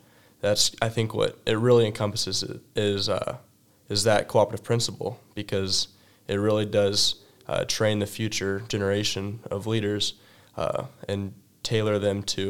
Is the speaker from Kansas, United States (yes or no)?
no; Harrisonville, Missouri, United States; I hail from Harrisonville, where I graduated from high school.